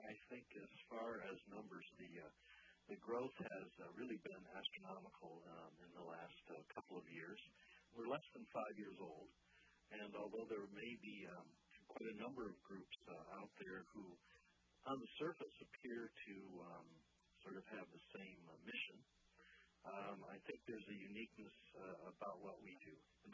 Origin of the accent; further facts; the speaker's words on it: Lyndhurst, Ohio, United States; Well, Lyndhurst, yeah, right around the corner from, I think, where you are.